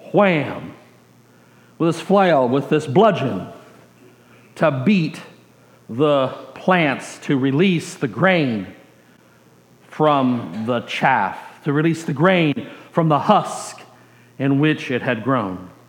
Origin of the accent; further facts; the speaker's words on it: Dallas, Texas, United States; also born or lived in Richardson, United States; And I was a city boy. I grew up in Dallas and then in Richardson, so I had never actually seen any of this kind of activity going on.